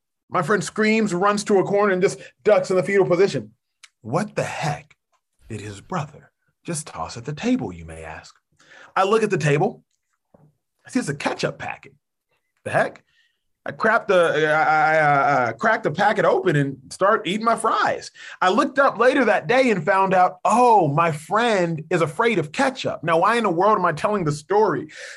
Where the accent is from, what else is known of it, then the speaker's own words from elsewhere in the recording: Nigeria; I am the son of Nigerian parents, born and raised in Nigeria.